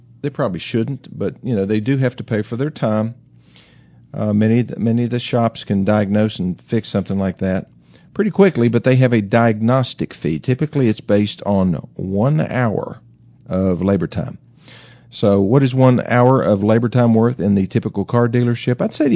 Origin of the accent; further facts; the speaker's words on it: Greeneville, Tennessee, United States; were made in my hometown, Greeneyville, Tennessee?